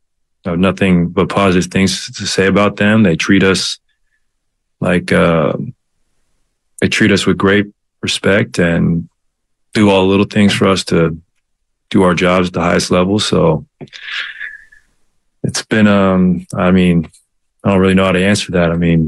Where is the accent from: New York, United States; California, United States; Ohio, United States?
California, United States; born or raised there